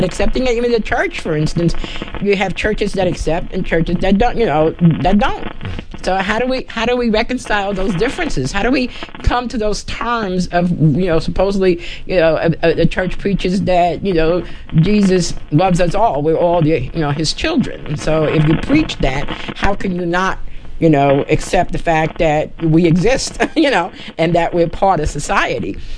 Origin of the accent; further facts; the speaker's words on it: New York, United States; Now, I'm a lesbian, Puerto Rican, from New York, you know, who's come south, you know. I was born on the Lower East Side around the Jewish tradition, okay. Then we moved to Brooklyn, and I was with the Irish and the Italian